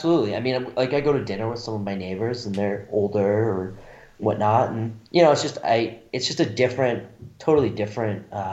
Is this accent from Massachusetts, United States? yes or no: yes; Massachusetts, United States; I mean, I grew up in Massachusetts, and it's the spring is where I grew up is pretty much non-existent.